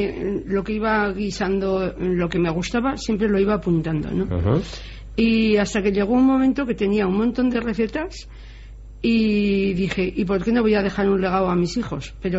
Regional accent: Navascués, Navarre, Spain; also born or lived in Zaragoza; Yo soy de Navascués. Y a los 18 años nos tuvimos que venir a Tudela, que entonces era como si te irías de punta a punta de España, por motivos de trabajo de mi padre. Y luego yo estuve en Zaragoza hasta los 20 años, de 18 a 20 estuve en Zaragoza

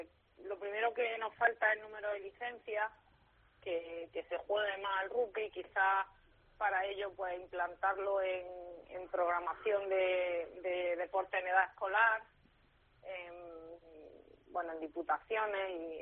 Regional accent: Granada, Andalusia, Spain; now in Málaga, Spain; No, yo vivo en Málaga. Soy granadina, pero vivo en Málaga.

